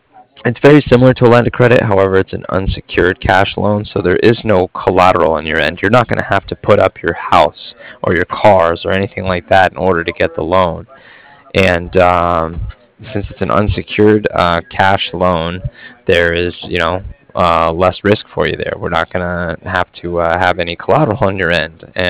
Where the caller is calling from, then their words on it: Cardiff, Wales, United Kingdom; I was calling from Cardiff